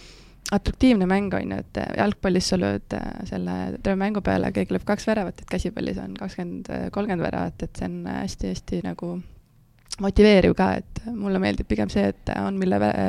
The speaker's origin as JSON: {"language": "Estonian", "town": "Põlva", "region": "Põlva County", "country": "Estonia", "said": "No ma olen Põlvast pärit, on ju."}